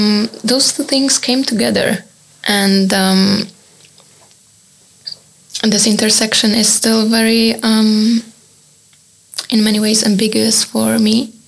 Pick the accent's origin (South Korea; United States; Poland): Poland; English is a second language; I'm queer and non-binary. And I was growing up in Poland.